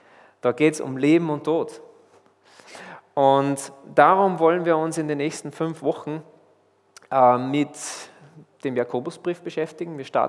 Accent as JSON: {"language": "German", "country": "Austria", "said": "das heißt ja bei uns in Österreich Pickerl"}